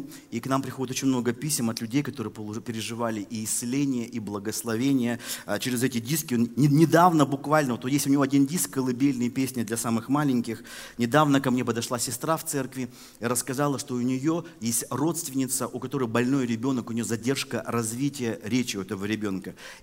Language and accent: Russian; Yekaterinburg, Sverdlovsk Oblast, Russia; Я сам родился в Екатеринбурге, женился в Екатеринбурге, крестился в Екатеринбурге. То есть это город, в котором я вырос. Я уралец коренной, россиянин. Вот. И это мой город.